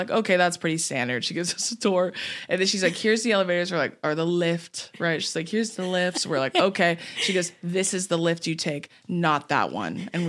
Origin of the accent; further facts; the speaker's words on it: United States; Also, I feel like as soon as British people heard that obviously we're American, they felt the need to give me a tutorial on literally anything